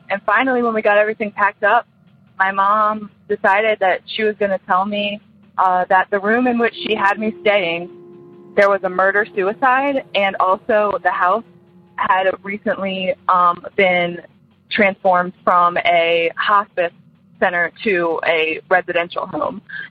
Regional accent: Maryland, United States; I'm from Maryland, and this story is about West Virginia.

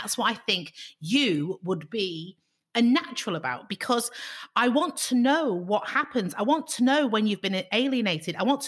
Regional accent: Bury, North West England, United Kingdom; I grew up in Bury, Whitefield, huge, huge Jewish community, got so many Jewish friends

